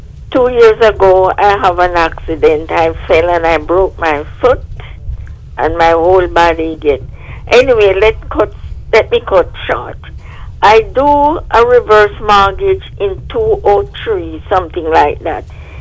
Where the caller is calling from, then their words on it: Port St. Lucie, Florida, United States; I'm calling from Port St. Lucie.